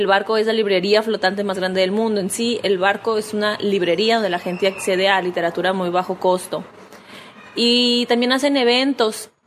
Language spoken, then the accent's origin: Spanish; Mexico; now in Uruguay; ahorita está en Colombia, va para México, para mi tierra, y luego va a venir para acá también.